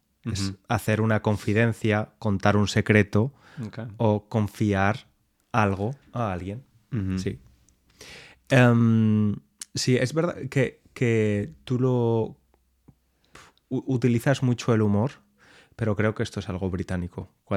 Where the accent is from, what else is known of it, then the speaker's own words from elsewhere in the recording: Spain; Yo soy español, soy más emocional.